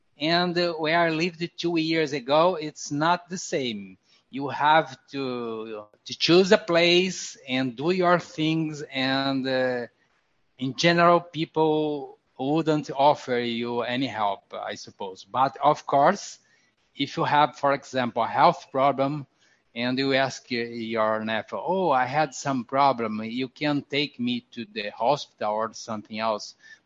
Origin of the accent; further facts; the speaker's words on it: Brazil; We Brazilians expect from North American and European people a higher level of social and even university education.